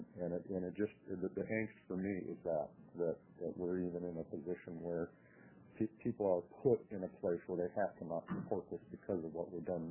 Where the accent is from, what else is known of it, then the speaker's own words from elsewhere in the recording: Portland, Oregon, United States; the kids that I grew up around in Northeast Portland